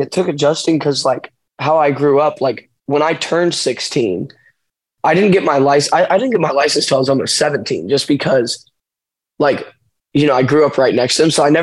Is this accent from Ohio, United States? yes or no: yes; New Carlisle, Ohio, United States; but I grew up in New Carlisle.